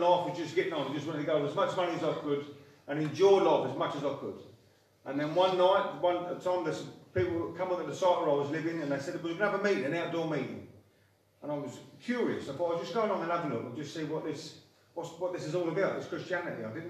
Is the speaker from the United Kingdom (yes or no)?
yes; England, United Kingdom; I come from England.